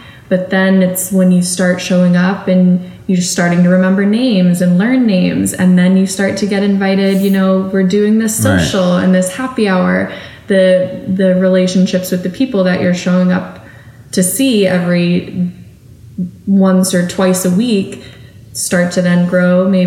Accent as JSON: {"language": "English", "region": "New Hampshire", "country": "United States", "tie": "born or raised there", "also_born_or_lived": "North Carolina, United States", "lives_now": "Philadelphia, United States", "said": "I was raised in New Hampshire, went to school in North Carolina. I didn't know anybody when I moved to Philly."}